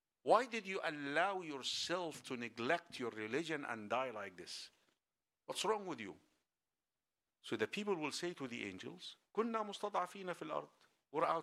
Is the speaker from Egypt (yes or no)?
yes; Egypt; I come from Egypt. I just flown from Egypt.